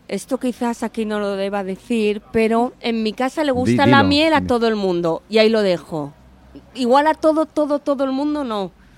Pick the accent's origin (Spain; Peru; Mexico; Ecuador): Spain; Valencian Community; Bueno, yo soy valenciana.